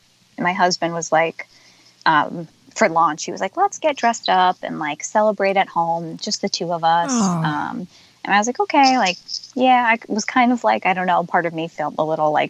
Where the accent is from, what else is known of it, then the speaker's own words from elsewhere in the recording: New Jersey, United States; I'm originally from Jersey, so it was hard to kind of be on the other side of the country.